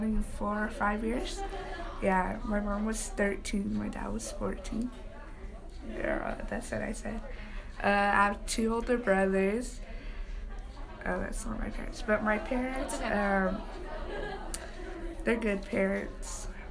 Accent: Tulare, California, United States; also born or lived in Truckee; I grew up in Tulare, California. I lived there my whole life until, 8th grade, and then I moved to Truckee, 8th grade.

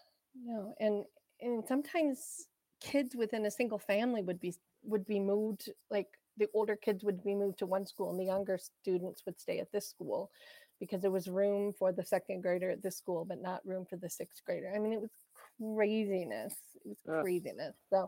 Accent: Wisconsin, United States; now in Idaho, United States; So my parents relocated. I grew up in Wisconsin, just outside of Madison.

